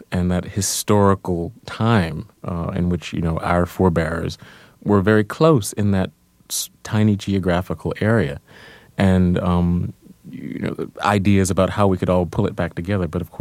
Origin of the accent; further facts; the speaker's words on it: North Carolina, United States; because you didn't see any writers when you were growing up in Duplin County.